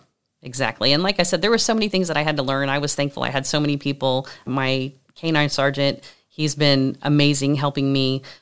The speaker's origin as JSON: {"language": "English", "town": "Kearney", "region": "Missouri", "country": "United States", "said": "He's from Lathrop, which is just north of where I'm from. I'm from Kearney, and that's where Lola and I live."}